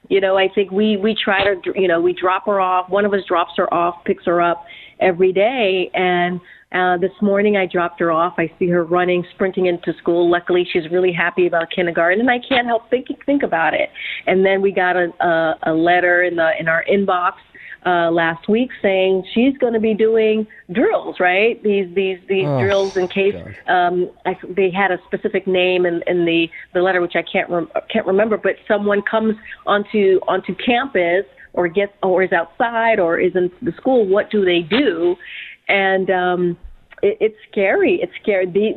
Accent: New York, United States; You know, I'm from New York, Mike. I'm from New York.

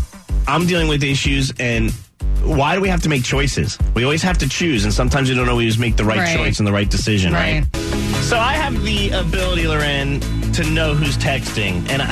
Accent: New Jersey, United States; So I grew up in New Jersey, and I love sports.

